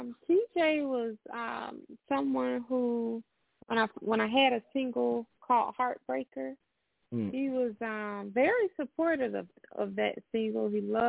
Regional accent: Jacksonville, Florida, United States; Yeah, we're going to be in Jacksonville, just right here in my hometown.

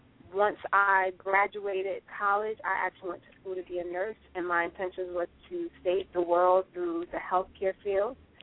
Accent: Brooklyn, New York, United States; I was born and raised in Brooklyn. My parents are both immigrants to this country. My dad is from Honduras. My mom is from Guatemala.

